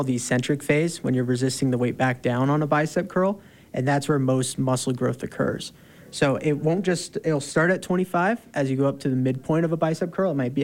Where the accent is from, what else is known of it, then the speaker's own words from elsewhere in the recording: Canada; now in Utah, United States; So we're both from Canada.